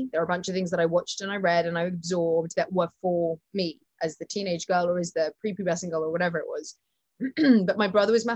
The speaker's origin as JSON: {"language": "English", "country": "United Kingdom"}